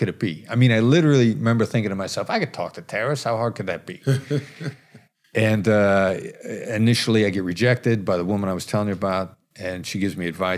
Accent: Iowa, United States; I think, you know, I grew up in Iowa. I think I'd probably seen Canada from a distance.

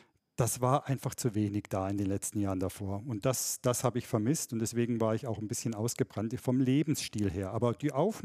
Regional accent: Ludwigsstadt, Bavaria, Germany; schon als kleiner Kerl in Ludwigstadt, wo ich herkomme, das ist ganz oben in Oberfranken, thüringische Grenze, da hat … schon mal Fernweh gehabt

